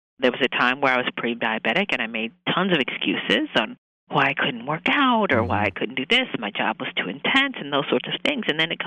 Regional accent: Indiana, United States; I'm Midwestern, you know, born and raised in Indiana, so very Midwestern values

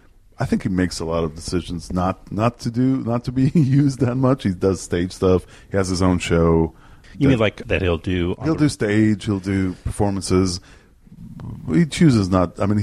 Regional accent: Tel Aviv, Tel Aviv District, Israel; Tel Aviv.

